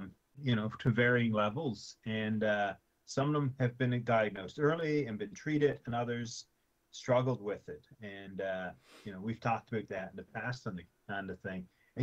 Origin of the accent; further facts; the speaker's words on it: Newfoundland and Labrador, Canada; I don't remember ever hearing of ticks growing up in Newfoundland. It wasn't until I came to Nova Scotia that I was exposed to them.